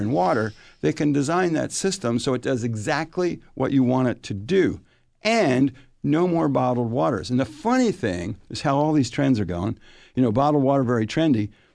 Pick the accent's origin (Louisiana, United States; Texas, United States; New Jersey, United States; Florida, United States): New Jersey, United States; Willow, growing up in New Jersey, we had willow tree in the yard, birch tree.